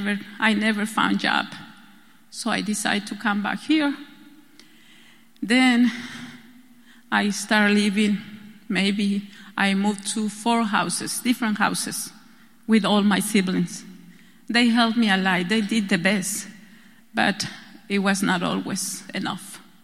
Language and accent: English; Mexico City, Mexico; I grew up in Mexico City, and I am the fifth of five. I mean, I am the first one of five siblings that had gone to college.